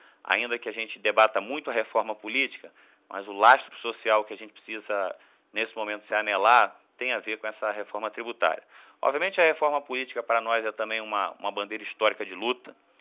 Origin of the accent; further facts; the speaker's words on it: Maricá, Rio de Janeiro, Brazil; O município de Maricá, de onde eu vim, implantou uma empresa pública de transporte e hoje tem tarifa zero.